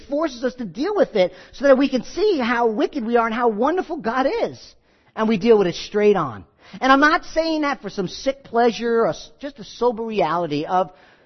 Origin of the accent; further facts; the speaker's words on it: Rockland County, New York, United States; You know, I grew up in Rockland County